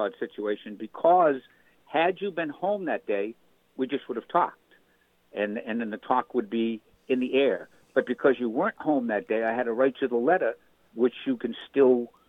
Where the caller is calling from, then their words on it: Florida, United States; I am calling from Florida, yes.